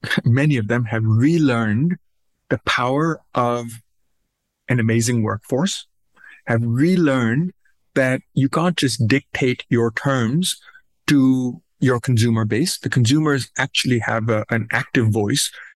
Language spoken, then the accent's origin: English; Pakistan; now in United States; So look, I grew up in South Asia. I was born and raised in Pakistan. I saw a whole bunch of change go on in the country that I was, and then I came to study in the US.